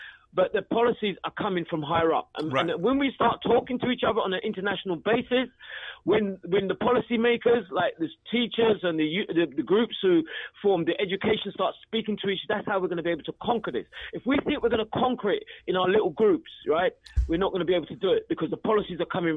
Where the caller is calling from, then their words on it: London, United Kingdom; why I am phoning in from London, UK, is this